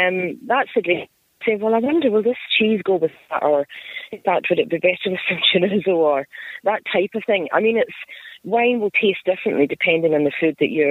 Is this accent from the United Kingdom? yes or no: yes; Scotland, United Kingdom; Yes, I was born in Scotland, and my parents are Scottish. I was brought up in Scotland